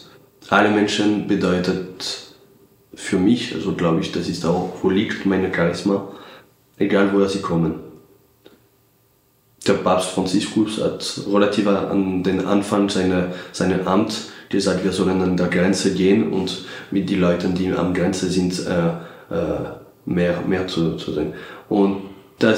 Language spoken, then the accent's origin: German; Morocco; German is a second language; Ich komme aus Marokko ursprünglich